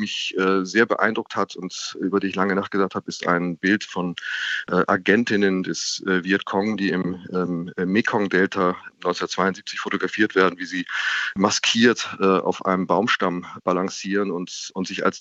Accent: Germany; Ich bin aus Deutschland etwa

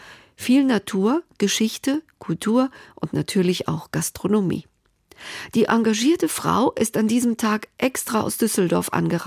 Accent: Greece; werde ich als Griechin besonders hellhörig.

